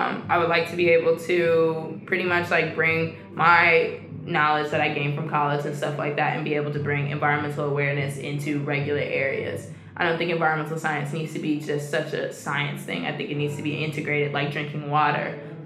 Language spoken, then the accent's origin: English; Atlanta, Georgia, United States; And I'm like, you know, I'm from Atlanta. And first people are like, oh, what part? And I'm like, no, I'm actually from Atlanta. Like, my address has Atlanta in it.